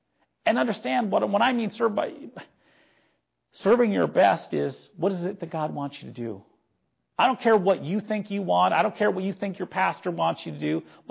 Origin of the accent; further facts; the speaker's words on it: United States; Yes, I'm an American.